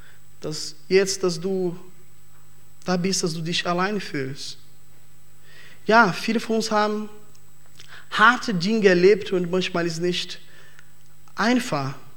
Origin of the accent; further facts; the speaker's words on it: Brazil; German is a second language; Entschuldigung, ich bin Brasilianer.